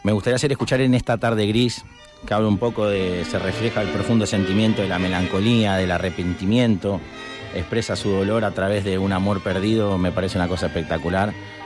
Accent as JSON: {"language": "Spanish", "country": "Argentina", "said": "nosotros somos argentinos, pero somos del Río de la Plata, ¿no? Tenemos una conexión con Uruguay muy, muy fuerte."}